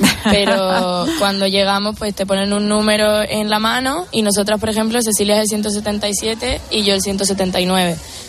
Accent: Canary Islands, Spain; siendo de Canarias mi madre no va a venir

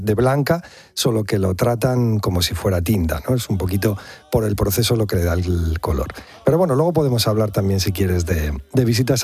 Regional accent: La Rioja, Spain; Quizá también porque somos riojanos, ¿no? Y hablando de la cuna del vino

